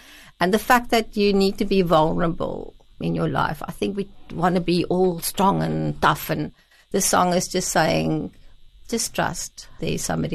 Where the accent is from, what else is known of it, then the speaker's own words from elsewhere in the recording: Pretoria, Gauteng, South Africa; because obviously I'm from Pretoria